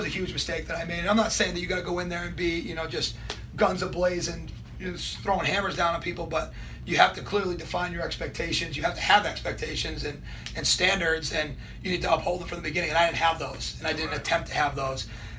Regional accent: Northeast, United States; I'm from the Northeast, I'm in the Southeast now

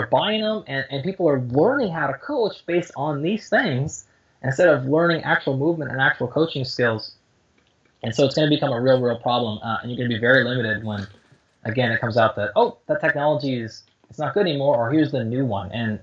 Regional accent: Seattle, Washington, United States; since I'm from Seattle, we'll pick the Seahawks.

